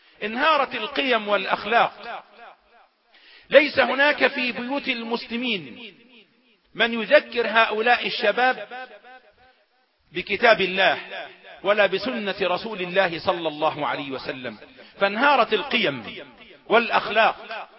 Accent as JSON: {"language": "Arabic", "town": "Suez", "region": "Suez Governorate", "country": "Egypt", "said": "ونقول في بلدنا السويس أيضا"}